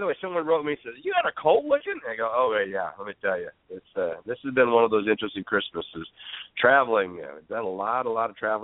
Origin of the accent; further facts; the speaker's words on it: Minnesota, United States; I grew up here in Minnesota. I forgot how cold 5 below is.